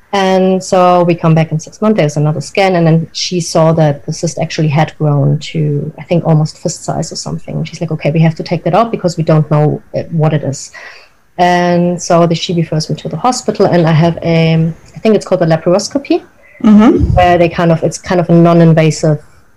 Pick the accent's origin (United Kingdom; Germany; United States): Germany; first language German; English is a second language; now in New Zealand; I was born and raised in Germany. And my mother is French, but my dad's from Vienna. So I kind of, I still grew up with German as my native language. And I right now live in New Zealand